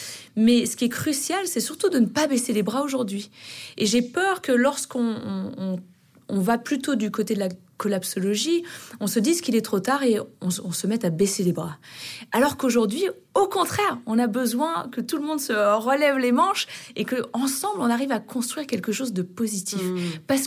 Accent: Auvergne-Rhône-Alpes, France; Quand on vient d'un petit village de Haute-Savoie, c'est vrai qu'on ne s'imagine pas pouvoir partir à l'étranger

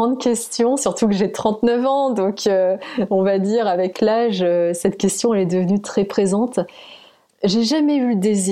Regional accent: France; born there; Je suis née en France, mais multiculturelle

